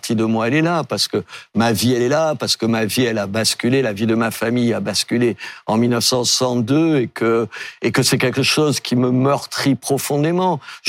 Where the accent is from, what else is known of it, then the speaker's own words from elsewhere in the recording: Béziers, Occitanie, France; Moi, chez moi, à Béziers, ces trois dernières années